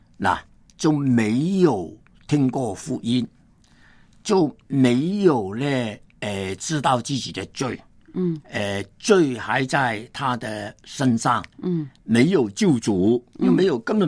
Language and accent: Chinese; Hong Kong; 因为你是内地的人，我是香港人。我信了耶稣，我现在二十岁